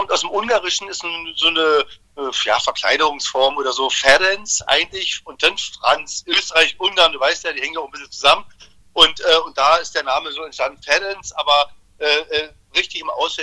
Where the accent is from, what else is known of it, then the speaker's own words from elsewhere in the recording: Potsdam, Brandenburg, Germany; also born or lived in Berlin; Naja, ich bin ja Berliner eigentlich, also ich bin eigentlich aus Potsdam, aber ich habe dort über 35 Jahre gelebt. Bin jetzt nach Wandlitz rausgezogen